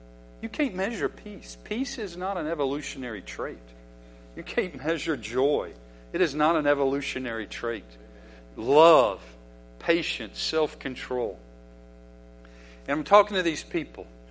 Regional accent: United States; And so I looked at those a few times just because I'm an American guy.

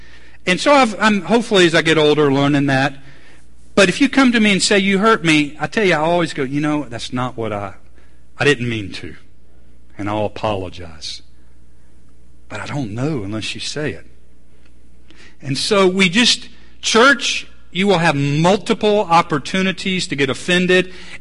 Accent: Atlanta, Georgia, United States; I grew up in the South, but I grew up in Atlanta, which is not the South, okay? I lived in the suburb where you had no chickens in our backyard.

